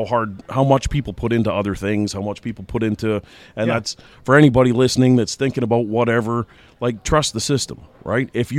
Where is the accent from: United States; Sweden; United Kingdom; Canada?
Canada; partly because I'm Canadian